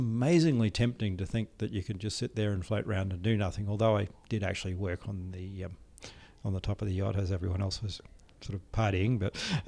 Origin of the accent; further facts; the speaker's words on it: Australia; I'm Australian